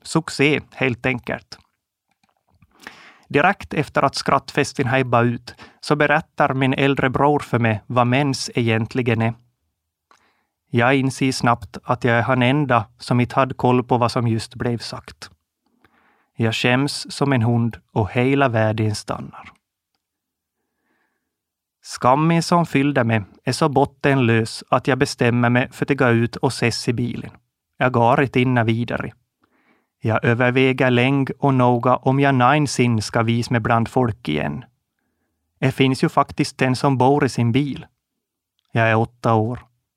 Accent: Komosan, Ostrobothnia, Finland; Jag är född och uppvuxen i Komosan, en liten by som ligger i Österbotten, ungefär mitt i mellan Jakobstad och Vasa. Jag är 27 år gammal

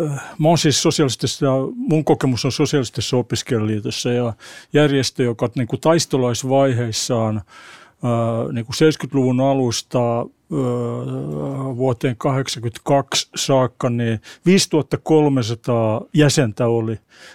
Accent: Espoo, Uusimaa, Finland; mä oon kotoisin Mankkaalta Tapiolan Poskessa, kävin lukion siellä ja siihen aikaan olisi, mä oon syntynyt 1953

